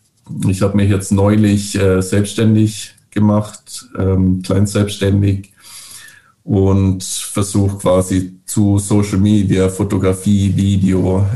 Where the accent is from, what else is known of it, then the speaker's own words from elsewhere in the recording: Bavaria, Germany; now in Norway; ich bin ja aus Bayern